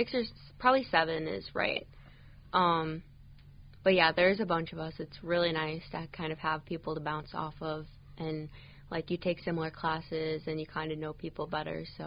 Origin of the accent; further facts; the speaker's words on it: La Crosse, Wisconsin, United States; I'm a junior at Lake State. I'm from La Crosse, Wisconsin.